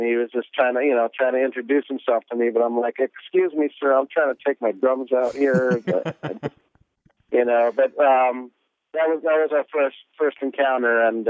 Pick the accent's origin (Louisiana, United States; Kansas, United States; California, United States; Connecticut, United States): California, United States; Gardena; So the meeting of … you know, and the coincidence of us growing up in Gardena was, you know, pretty cool.